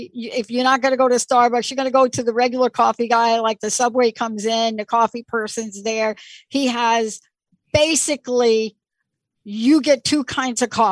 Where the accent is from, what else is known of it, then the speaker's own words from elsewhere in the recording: East Coast, United States; I am very blessed that I grew up on the East Coast.